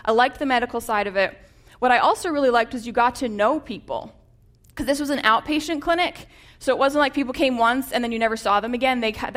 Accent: New Hampshire, United States; I'm a New Hampshire girl. I was born and raised there. I'm from the state of New Hampshire

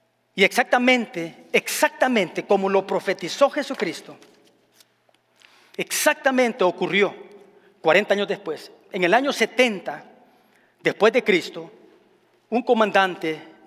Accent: Santa Ana, El Salvador; born there; moved away; cuando visitamos mi país y llego a la ciudad donde yo nací. Se llama Santana.

